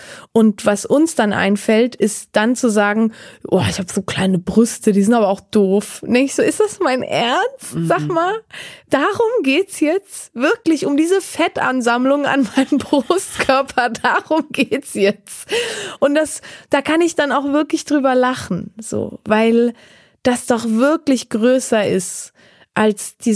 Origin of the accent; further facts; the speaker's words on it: Valais, Switzerland; Das Raclette ist bei uns im Wallis ja wirklich, also das ist bei uns so ein Aushängeschild.